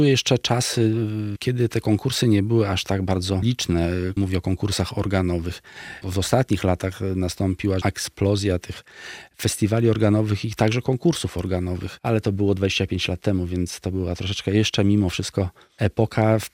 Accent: Bielsk Podlaski, Podlaskie Voivodeship, Poland; zdałem do szkoły muzycznej w Białymstoku, bo pochodzę z Bielska Podlaskiego

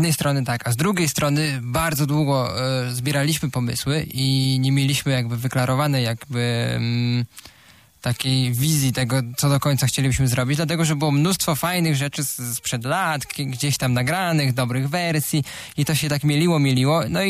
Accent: Łomża, Podlaskie Voivodeship, Poland; Ja jestem Łomżyniakiem, więc jakby tu się zgadza.

